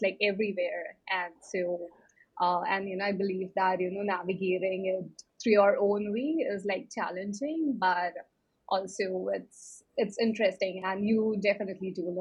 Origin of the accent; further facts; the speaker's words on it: India; moved away as an adult; now in United States; And so that was when, I moved to the US from India in terms of, you know, navigating the tech industry, you know, in an entirely new country.